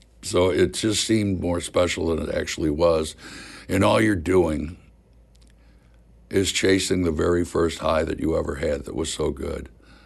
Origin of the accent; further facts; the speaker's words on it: Missouri, United States; moved away as an adult; I'm a hick from Missouri coming in and gosh.